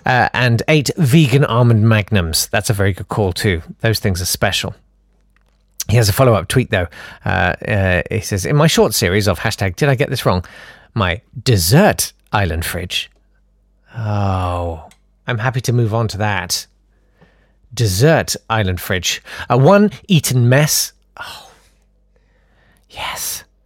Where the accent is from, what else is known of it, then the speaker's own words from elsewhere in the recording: Kolkata, West Bengal, India; born there; I was born in Calcutta.